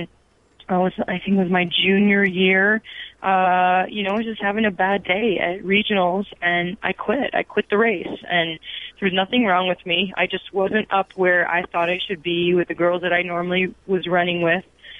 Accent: Midwest, United States; very different from growing up in the Midwest and, you know, and working out indoors.

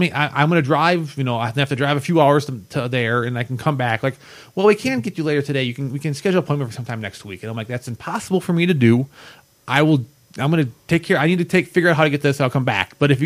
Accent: Wisconsin, United States; I wanted to do Dodge County because I grew up in Dodge County

